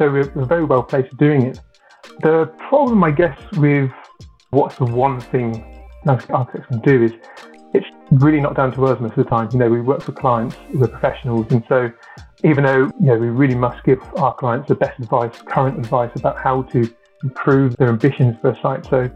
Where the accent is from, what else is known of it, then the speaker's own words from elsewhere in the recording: South West England, United Kingdom; Cornwall, I grew up in Cornwall.